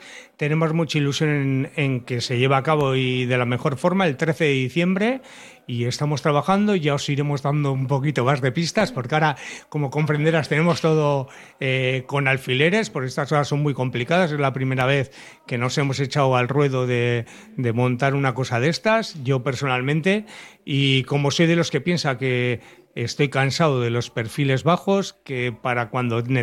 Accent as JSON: {"language": "Spanish", "town": "Santurtzi", "region": "Basque Country", "country": "Spain", "tie": "born or raised there", "said": "en las fiestas del Carmen de Santurchi, de mi pueblo"}